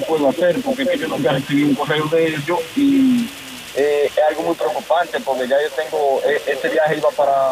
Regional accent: Dominican Republic; Dominicano.

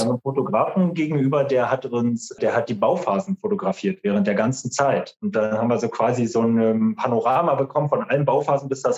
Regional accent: Berlin, Germany; moved away; Also wir sind ja beide aus Berlin, sind vor 7 Jahren erst in die Ecke gezogen

